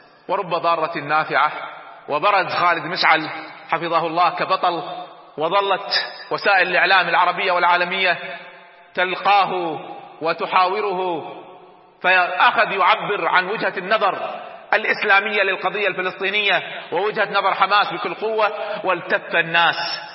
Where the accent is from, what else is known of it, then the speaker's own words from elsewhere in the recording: Nuqra, Hawalli, Kuwait; خالد مشعل كان عندنا في الكويت وقد تربيت معه في مسجد واحد في منطقة النقرة في أعوام 69 و70